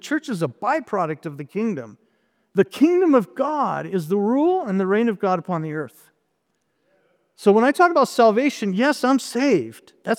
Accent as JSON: {"language": "English", "town": "Denver", "region": "Colorado", "country": "United States", "tie": "born or raised there", "said": "West Denver. All over Denver. That's me. I grew up in Denver. I went to 13 different schools in Denver."}